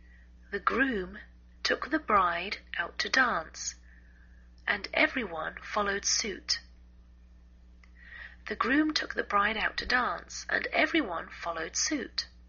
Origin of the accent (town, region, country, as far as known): England, United Kingdom; now in United States